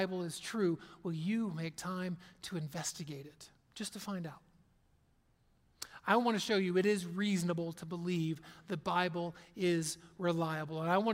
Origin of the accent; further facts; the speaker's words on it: Cincinnati, Ohio, United States; Okay, Yankee is the term they would use because I was from Cincinnati, Ohio.